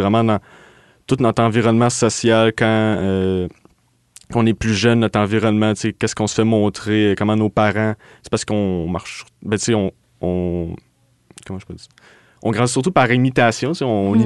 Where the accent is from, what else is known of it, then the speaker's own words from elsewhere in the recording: Quebec, Canada; Je viens de la banlieue de Québec. Je suis un peu éloigné, mais pas autant